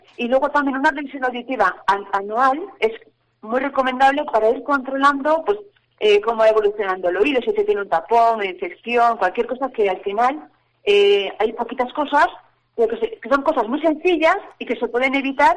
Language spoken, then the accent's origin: Spanish; Vitoria, Basque Country, Spain; nosotros desde aquí, como somos de Vitoria de toda la vida